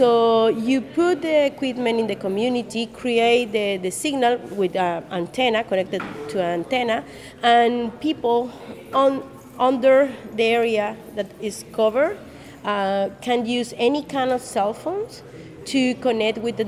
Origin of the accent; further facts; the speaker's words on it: Chile; English is a second language; now in Mexico; I'm original from Chile, but I lived the last 20 years in Mexico.